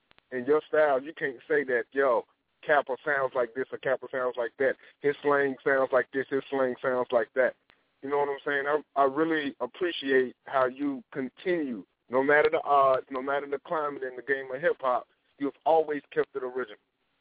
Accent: Atlanta, Georgia, United States; Being that I was raised in Atlanta, Georgia, you know, I came up in that era.

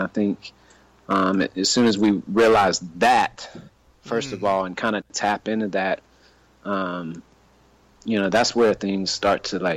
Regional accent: the South, United States; I'm from the South, man. So I've seen it all, bro.

